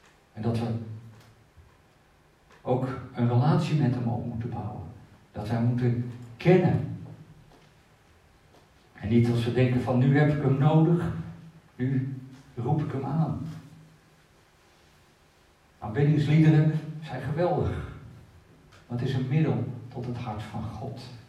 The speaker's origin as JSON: {"language": "Dutch", "country": "Netherlands", "said": "Daar hebben wij als Nederlanders nog wel eens moeite mee."}